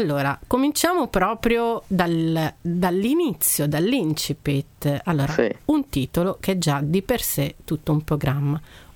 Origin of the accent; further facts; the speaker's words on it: Milan, Lombardy, Italy; Che bello, io sono di Milano.